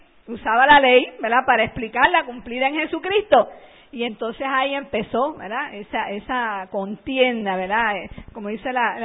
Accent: Puerto Rico; Eso es como nosotros puertorriqueños le llamamos

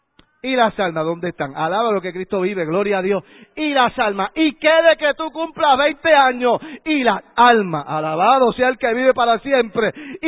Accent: Bayamón, Puerto Rico; Yo soy del Jurutungo de Bayamón, cerquita de aquí.

